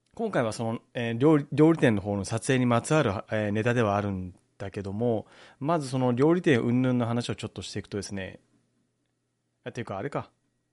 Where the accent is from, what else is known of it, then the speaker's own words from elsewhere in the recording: Okinawa, Japan; こう地元沖縄のラジオだったり聞いたりするんだけども